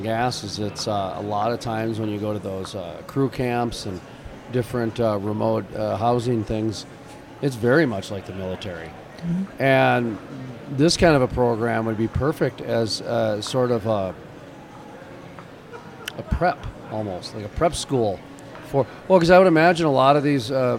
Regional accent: North Dakota, United States; I'm from North Dakota, and I've never heard of it.

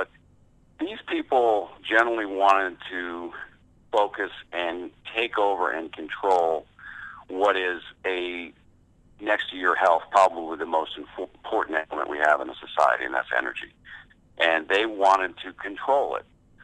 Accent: New England, United States; I grew up in New England, and the National Seashore took locked down most of Cape Cod.

